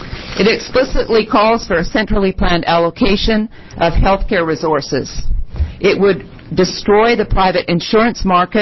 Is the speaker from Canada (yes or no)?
yes; Canada; now in United States; As a former Canadian and as an American, I became an American on December 15th of last year, so I'm very excited to be an American now.